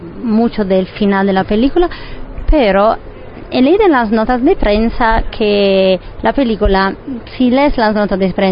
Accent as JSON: {"language": "Spanish", "region": "Southern Italy", "country": "Italy", "said": "De acuerdo, soy del sur de Italia, entonces más o menos lo mismo."}